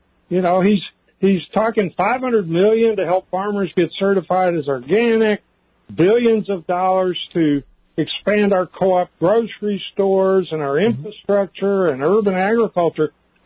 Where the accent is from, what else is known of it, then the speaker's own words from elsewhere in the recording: Deep South, United States; I mean, I'm originally from the Deep South